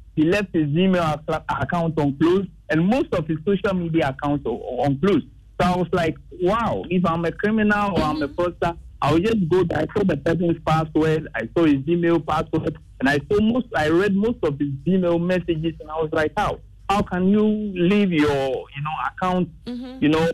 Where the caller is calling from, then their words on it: Accra, Greater Accra, Ghana; Calling you from Osu, Accra.